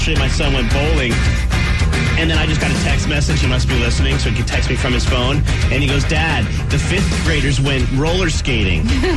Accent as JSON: {"language": "English", "region": "New Jersey", "country": "United States", "tie": "born or raised there", "said": "but growing up in New Jersey, like, we would go to the Statue of Liberty."}